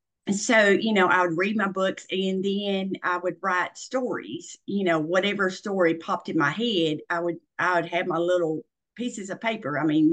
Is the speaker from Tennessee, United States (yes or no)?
yes; Tennessee, United States; I am I'm born and raised in Middle Tennessee. And I'm a country girl, and I grew up on a farm, and I loved all of my farm animals.